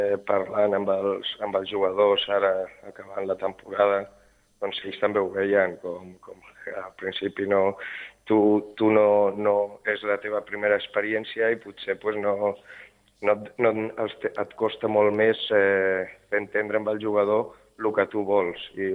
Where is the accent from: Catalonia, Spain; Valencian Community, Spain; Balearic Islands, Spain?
Catalonia, Spain; Sitges; pues jo sóc de Sitges